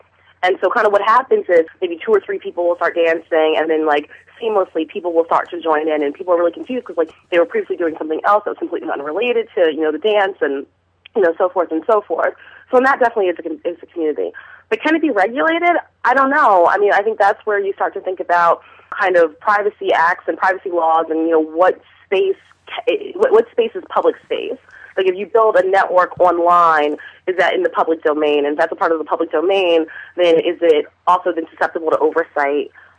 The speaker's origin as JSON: {"language": "English", "town": "Philadelphia", "region": "Pennsylvania", "country": "United States", "said": "And when I tell people that I'm from Philly"}